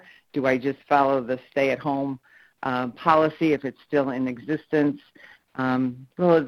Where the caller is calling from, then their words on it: Indianapolis, Indiana, United States; I'm calling from Indianapolis.